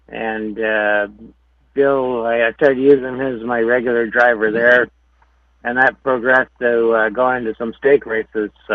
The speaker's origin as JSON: {"language": "English", "town": "Wheatley", "region": "Ontario", "country": "Canada", "tie": "born or raised there", "said": "when you're growing up and I grew up in Wheatley, a small town in Western Ontario, you never dream about it."}